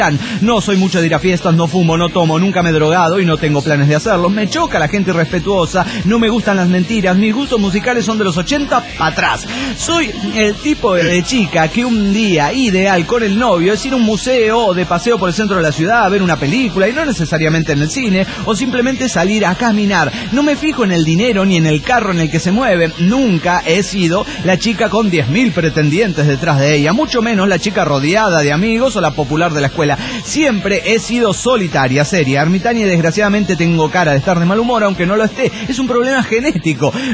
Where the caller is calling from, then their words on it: Mexico City, Mexico; del DF Mexicano.